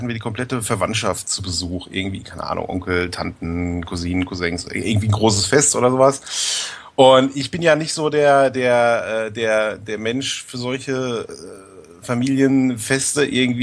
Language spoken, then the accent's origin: German; Lüdenscheid, North Rhine-Westphalia, Germany; ich komme ja ursprünglich aus Lüdenscheid